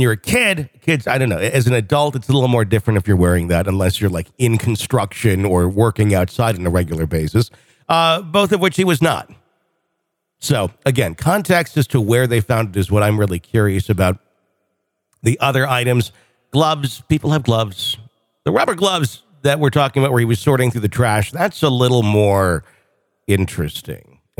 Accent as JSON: {"language": "English", "region": "Wisconsin", "country": "United States", "said": "I'm from Wisconsin. It gets very cold in winter."}